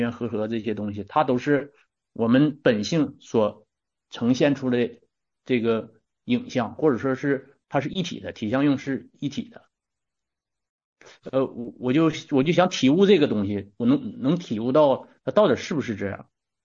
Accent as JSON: {"language": "Chinese", "town": "Changchun", "region": "Jilin", "country": "China", "said": "我家是长春的，但我长期出差，就周末能回家。出差是在辽宁这边，离家也不远。"}